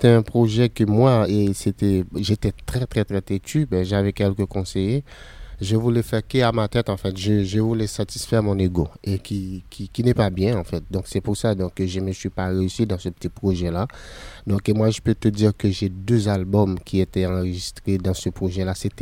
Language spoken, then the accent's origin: French; Haiti; je suis un jeune artiste haïtien, je viens d'Haïti, bien entendu.